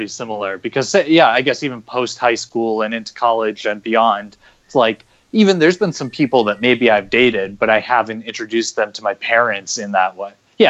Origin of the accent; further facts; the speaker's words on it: New York, United States; Grandpa Munster from Buffalo. So we're getting into some of my hometown area.